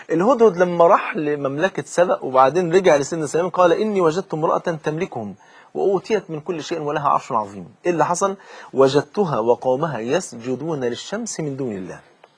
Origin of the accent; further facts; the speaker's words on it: Egypt; يعني حتى عندنا في مصر مثل يقول لك انا غنيه واحب الهديه